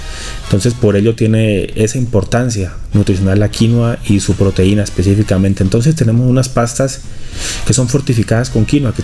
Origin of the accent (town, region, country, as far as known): Colombia